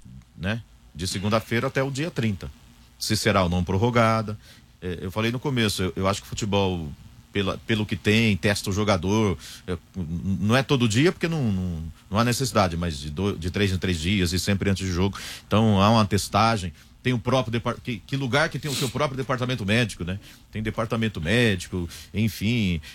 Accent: Paraná, Brazil; Não, eu sou paranaense.

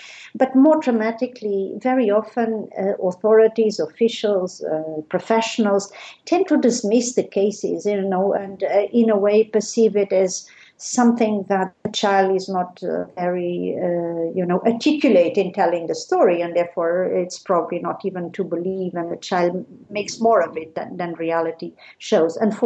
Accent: Portugal; I'm a lawyer. I'm from Portugal originally, and I have been dealing with children's rights for a number of years.

